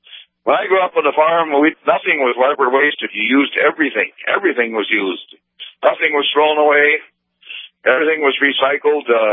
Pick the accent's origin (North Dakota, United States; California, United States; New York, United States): North Dakota, United States; I'm a farmer from Central North Dakota, and I give a shout-out to the farmers.